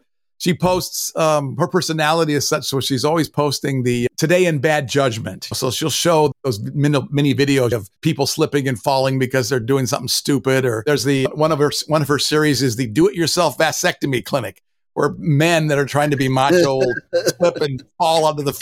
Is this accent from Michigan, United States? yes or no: yes; Michigan, United States; also born or lived in Albuquerque / Denver; now in Jacksonville, United States; We live in Jacksonville, Florida. It's not the place I would have necessarily chosen. I was born and raised in Michigan. And so I love the forest.